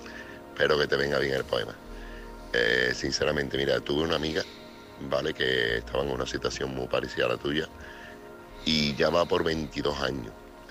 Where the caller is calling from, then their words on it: Seville, Andalusia, Spain; corresponsal de Sevilla.